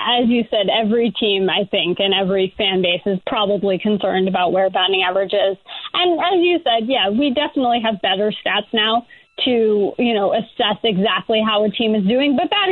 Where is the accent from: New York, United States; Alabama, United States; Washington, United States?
New York, United States; You know, I don't root anymore, but I grew up in New York.